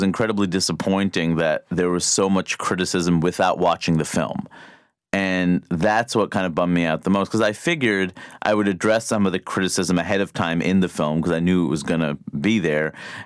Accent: Queens, New York, United States; You know, growing up in Queens, New York, you know, being a human who's comfortable in my skin, it's a weird thing.

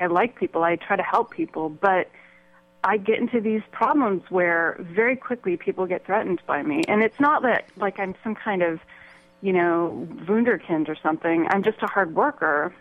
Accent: United States; I'm completely American. I mean, I'm a third generation, like, Irish immigrant, really. There's nothing not American about me.

